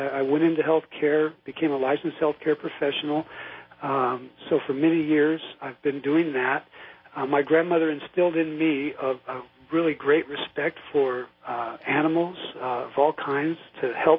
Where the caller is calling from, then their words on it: Washington, United States; from Washington.